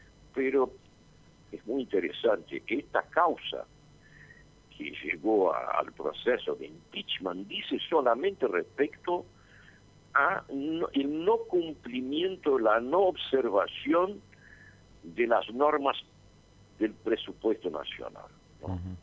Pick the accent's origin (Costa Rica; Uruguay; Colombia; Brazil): Brazil; Spanish is a second language; Yo diría a ustedes que como brasileño sentí una vergüenza inmensa